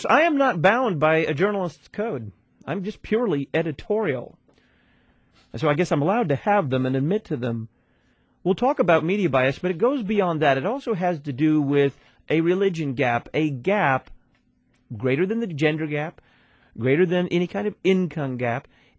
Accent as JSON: {"language": "English", "town": "Dallas", "region": "Texas", "country": "United States", "tie": "born or raised there", "said": "I need to tell you, I am a Dallas native, born and bred in Dallas. Love the city."}